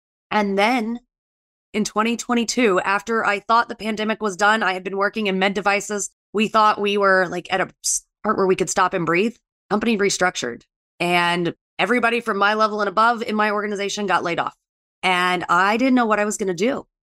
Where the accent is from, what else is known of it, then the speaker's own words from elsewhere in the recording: Atlanta, Georgia, United States; But I was from Atlanta, and Georgia Tech had a great idea to build their department.